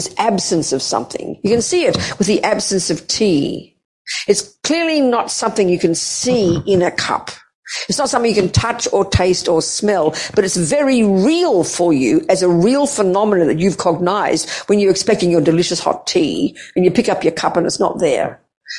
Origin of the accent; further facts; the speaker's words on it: Australia; Excuse me, being Australian here.